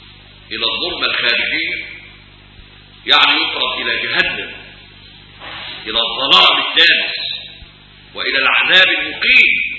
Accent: Egypt; احنا مصريين، ما احناش من الأمة اليهودية، احنا من الأمم غير اليهودية

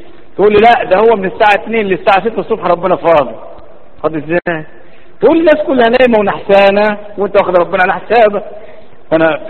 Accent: Upper Egypt, Egypt; زمان عندنا في الصعيد

